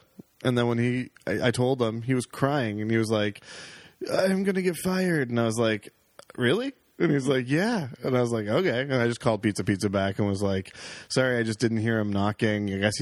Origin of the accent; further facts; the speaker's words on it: Oakville, Ontario, Canada; Oakville.